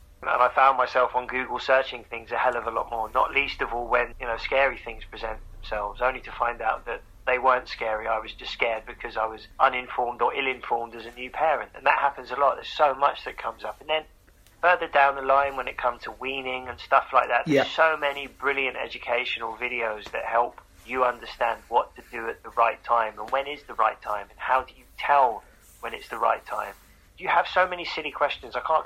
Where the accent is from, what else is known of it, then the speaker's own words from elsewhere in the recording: London, United Kingdom; I grew up in Hackney, right?